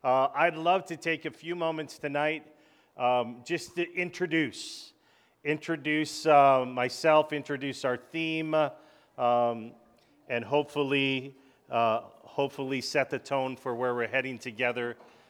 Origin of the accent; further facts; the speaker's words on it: Chicago, Illinois, United States; Understand, I grew up in Chicago. Katie grew up in Green Bay.